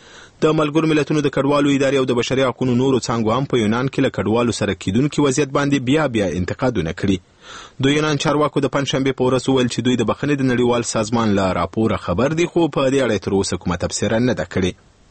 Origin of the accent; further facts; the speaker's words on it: Afghanistan; د یو افغان په توګه خپلو افغانانو ته د سلام مشوره په دې برخه کې څه شی ده؟